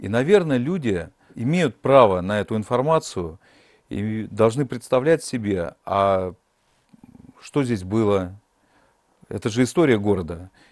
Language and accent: Russian; Moscow, Russia; born there; Вот я родился в Москве. Сейчас, погружаясь в эту программу, узнавая какую-то новую информацию, первый раз за свои 47 лет я узнал